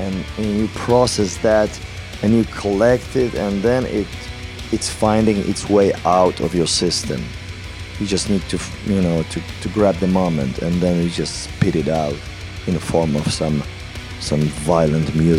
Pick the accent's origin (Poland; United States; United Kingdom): Poland; well, I'm proud of being Polish.